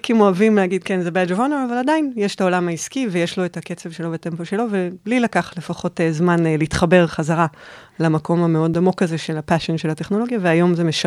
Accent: Denmark; גדלתי בדנמרק, בחוץ היה הרבה שלג

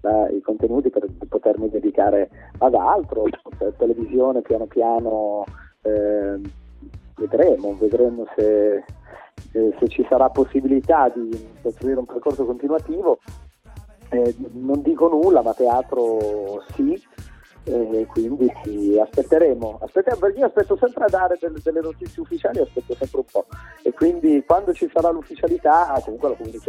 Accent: Piedmont, Italy; Ma allora, essendo io piemontese, no?

